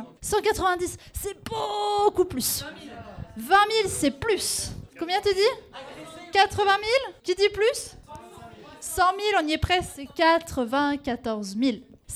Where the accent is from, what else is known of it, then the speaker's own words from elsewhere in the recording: Switzerland; Puis parce que je suis suisse, donc chez nous, c'est légal.